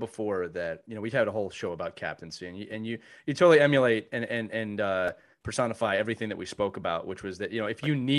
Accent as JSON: {"language": "English", "region": "Pennsylvania", "country": "United States", "said": "I'm from Pennsylvania, so you're surrounded, Josh."}